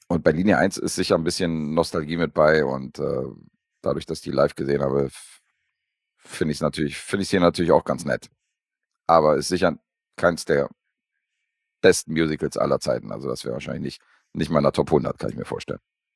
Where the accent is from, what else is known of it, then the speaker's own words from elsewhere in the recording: Berlin, Germany; Das ist ja auch die Zeit, wo ich groß geworden bin, darf man nicht vergessen. Also die 80er in Berlin im Westen vor der Maueröffnung